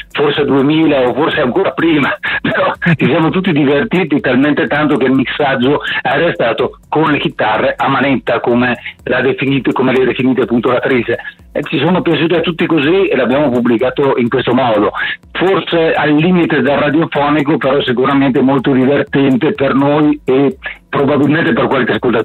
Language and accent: Italian; Trentino-Alto Adige, Italy; un attore di teatro che è della mia terra, un trentino come me, di origine